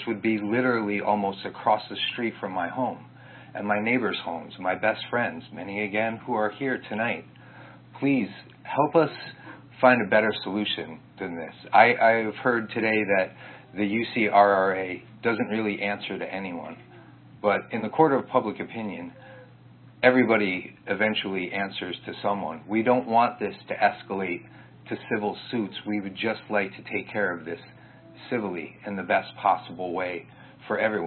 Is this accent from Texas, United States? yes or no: no; New York, United States; I've been coming to the Catskills and Ulster County my whole life. I was raised in Rensselaer County.